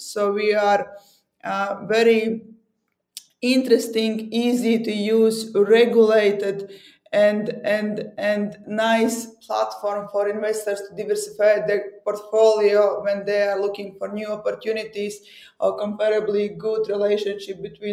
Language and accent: English; Latvia; English is a second language; I'm from Latvia, the same as the company.